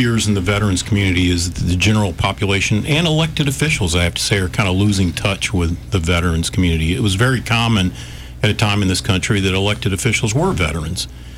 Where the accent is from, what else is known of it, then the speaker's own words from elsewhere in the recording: Montgomery, Alabama, United States; So I'm originally from Montgomery. I was born right in St. Margaret's Hospital. I grew up as a little kid here. My dad got transferred around.